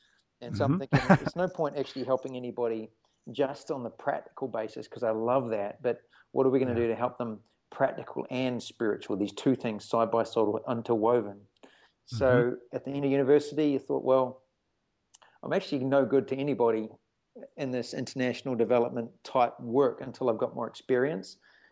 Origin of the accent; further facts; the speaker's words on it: New Zealand; So I'm from New Zealand, so that little island on the bottom of the world